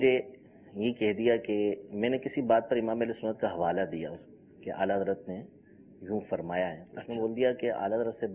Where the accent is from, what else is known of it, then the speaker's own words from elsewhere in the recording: Hyderabad, Sindh, Pakistan; now in Karachi, Pakistan; یعنی چھوٹی عمر جو تھی وہ تو ظاہر حیدرآباد میں گزری. وہیں رہائش بھی پیدائش بھی سب حیدرآباد کی ہی ہے. تقریباً 20 سال کا عرصہ وہیں گزرا ہے میرا.